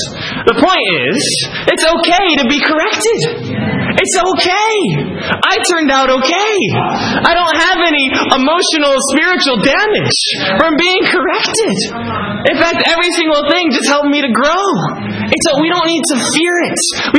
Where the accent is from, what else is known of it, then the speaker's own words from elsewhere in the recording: United States; saying that because you're American. I want to tell you here and now, I am not positive because I am American.